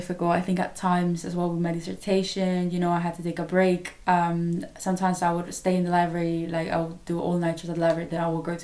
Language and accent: English; Chile; now in London, United Kingdom; I'm from Chile originally, and now I live with Laura and Anouk in London.